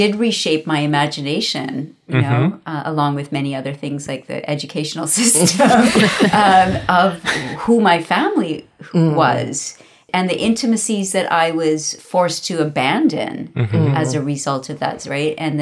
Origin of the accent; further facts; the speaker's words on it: India; born there; I was born in India in a very expansive understanding of family, you know, which included all of my cousins.